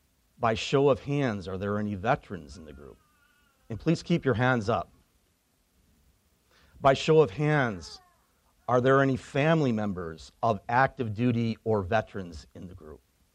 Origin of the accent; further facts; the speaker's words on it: Waterloo, New York, United States; I grew up in Waterloo, New York.